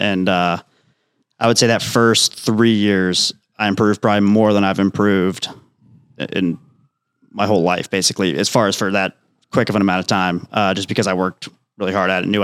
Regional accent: Dublin, Ohio, United States; So I grew up in Columbus, Ohio, near Columbus, Dublin. If you've seen the memorial, pretty close to Muirfield Village. Grew up there.

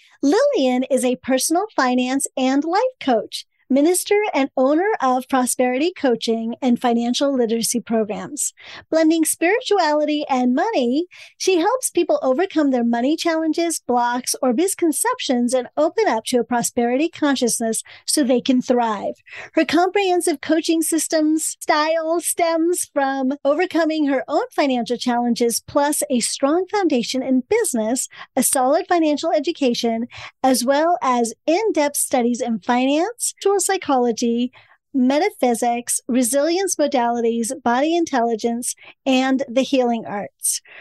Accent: India; as an Indian, we believe the opposite.

